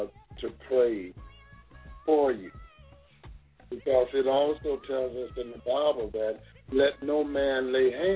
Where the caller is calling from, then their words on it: St. Cloud, Florida, United States; I'm calling from St. Cloud, Florida.